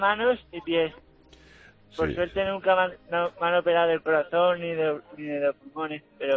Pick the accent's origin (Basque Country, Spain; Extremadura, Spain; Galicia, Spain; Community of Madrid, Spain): Extremadura, Spain; Mérida; Y de pequeño, yo soy de Mérida